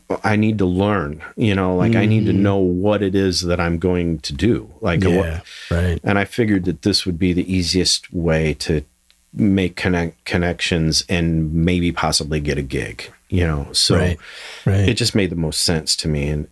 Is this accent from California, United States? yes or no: no; Illinois, United States; I grew up in Midwest Illinois.